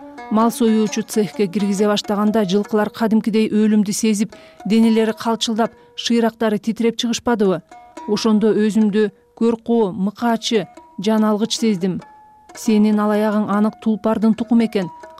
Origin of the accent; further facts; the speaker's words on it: At-Bashy, Naryn Region, Kyrgyzstan; туулган айылым ат башыга келип жылкычы болдум